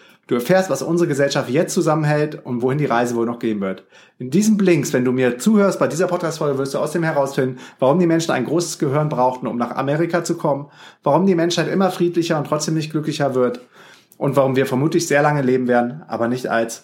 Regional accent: Düsseldorf, North Rhine-Westphalia, Germany; das Neandertal ist ganz in der Nähe von dem Ort, wo ich aufgewachsen bin und geboren wurde, in Düsseldorf.

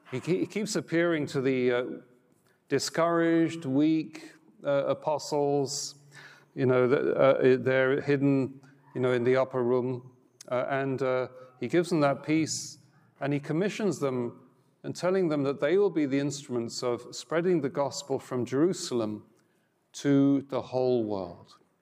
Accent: London, United Kingdom; now in Oregon, United States; I'm from London, not the local London, Oregon, but London way to the east, 8 time zones to the east

